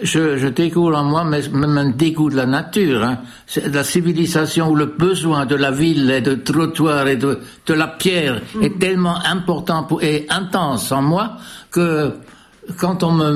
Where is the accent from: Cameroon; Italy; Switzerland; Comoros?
Switzerland; Bern; je parlais déjà l'italien, que j'avais appris dans la rue. Parce que là où j'ai grandi, à Berne en Suisse, C'était un quartier qui était il y avait une grande population italienne, des ouvriers. Et on a grandi comme enfants avec des enfants italiens.